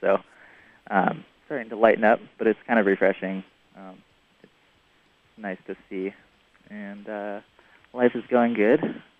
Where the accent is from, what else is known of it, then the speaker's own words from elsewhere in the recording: Seattle, Washington, United States; Well, I grew up in Seattle, but my travels took me to Hawaii, Mexico, Costa Rica.